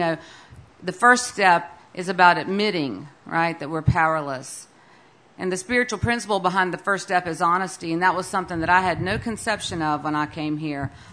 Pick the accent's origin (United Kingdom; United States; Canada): United States; Georgia; accent: southern; I have a little bit of a southern accent, not quite a Texas accent. I was born and raised in South Georgia. My whole family lives there.